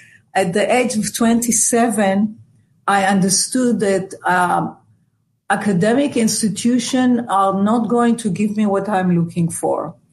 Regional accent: Israel; But when I grew up in Israel, I didn't

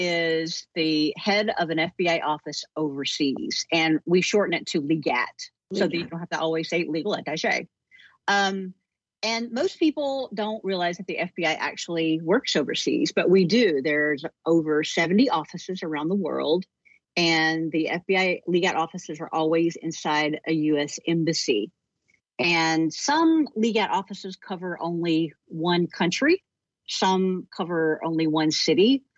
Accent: Kentucky, United States; Yeah. Well, but the good thing is, see, I grew up in Kentucky.

